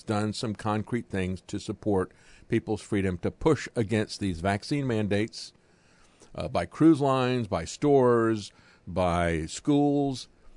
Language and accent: English; Florida, United States; I grew up in Florida.